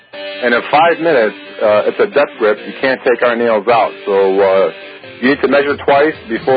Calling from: Chicago, Illinois, United States; Actually, I'm calling in from Chicago, Illinois.

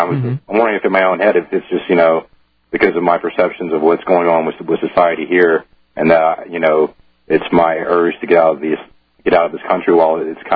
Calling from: Louisiana, United States; I'm actually calling from Louisiana.

